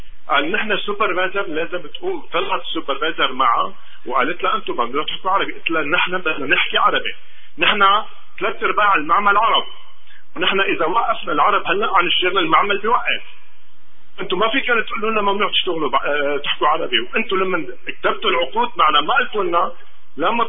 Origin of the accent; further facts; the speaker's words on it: Egypt; انا مصري غير سنه وشهرين هون بالبلد